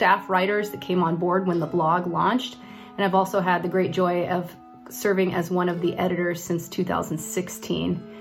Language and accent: English; Roswell, Georgia, United States; from Roswell, Georgia, just outside of Atlanta in the United States.